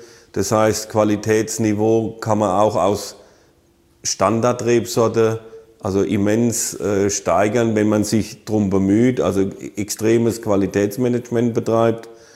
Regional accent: Rhineland-Palatinate, Germany

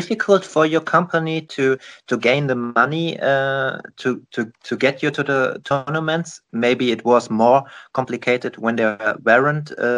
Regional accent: Germany; English is a second language; I'm from Germany

